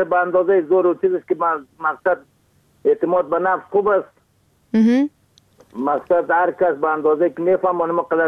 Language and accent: Persian; Afghanistan; از ولسوالی که همرد و قریه یاجر ولایت ما بامیان سیرند در قریه قاغور زندگی میکنم.